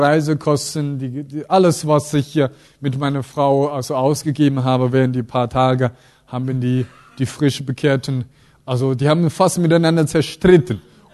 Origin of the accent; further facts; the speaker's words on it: China; German is a second language; now in Germany; ich komme aus Deutschland, ich bin chinesischer Pastor.